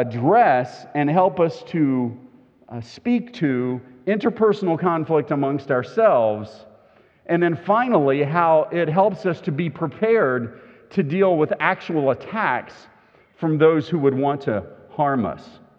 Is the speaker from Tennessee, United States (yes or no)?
no; Kentucky, United States; I actually, because I'm from Kentucky, I'm accustomed to saying you all.